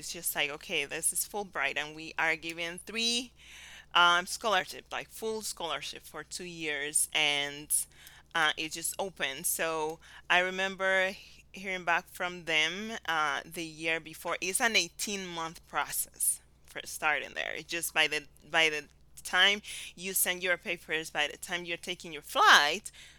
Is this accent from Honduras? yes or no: yes; La Ceiba, Atlántida, Honduras; I'm from La Ceiba.